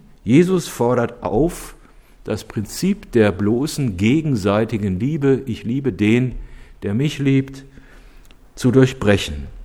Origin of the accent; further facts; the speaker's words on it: Cologne, North Rhine-Westphalia, Germany; Ich erinnere mich als Kölner daran